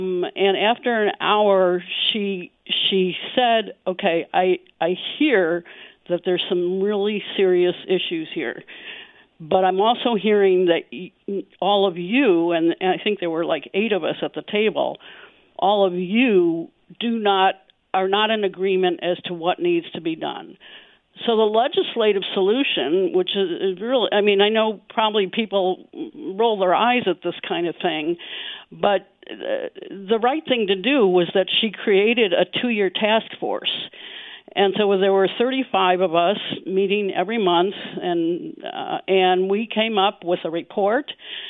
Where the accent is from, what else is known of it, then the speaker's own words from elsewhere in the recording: Midwest, United States; I really think of myself primarily as a Midwesterner